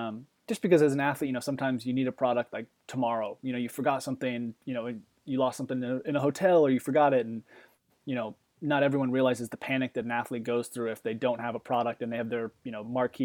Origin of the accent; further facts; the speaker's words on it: Bend, Oregon, United States; And I grew up in Bend, Oregon, out west, and was able to very quickly, you know, escape my house and, you know, just go ride around the neighborhoods and ride bikes.